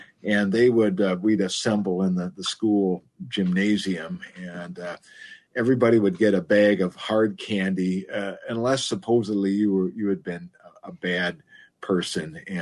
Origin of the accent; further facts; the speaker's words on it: Rice Lake, Wisconsin, United States; I'm Irish American in my background, but I grew up in Rice Lake, and I went to a Catholic school, and that's in the Diocese of Superior.